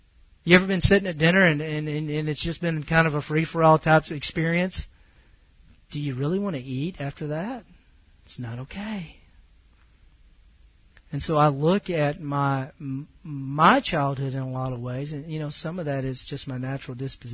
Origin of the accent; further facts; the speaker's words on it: Southern United States, United States; I'm from the South, okay? So these guys can be like basically at each other.